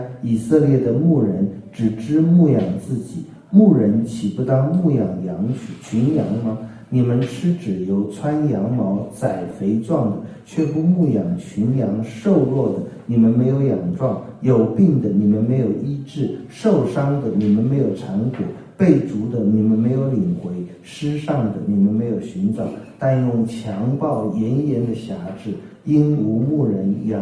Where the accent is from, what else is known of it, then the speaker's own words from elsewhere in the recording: Taiwan; 我们小时候在台湾